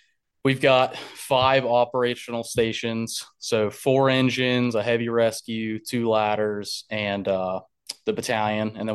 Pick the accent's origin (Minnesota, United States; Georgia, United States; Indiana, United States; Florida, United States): Florida, United States; also born or lived in Concord, North Carolina; Well, I was born in Concord, moved to Florida with my parents, but when I was a baby, and I had grandparents still living up here. And so they took me back in when I was about 16